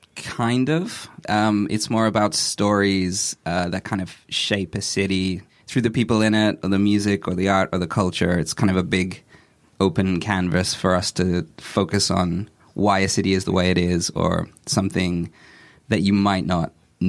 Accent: Australia; I grew up in Australia

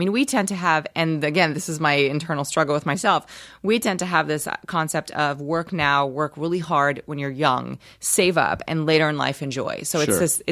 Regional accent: Rio de Janeiro, Brazil; English is a second language; Well, I'm from Rio, and I highly recommend Rio.

